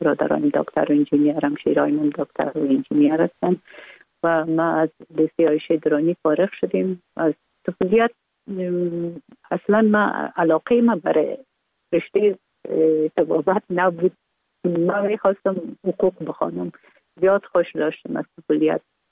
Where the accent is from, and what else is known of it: Kabul, Afghanistan; born or raised there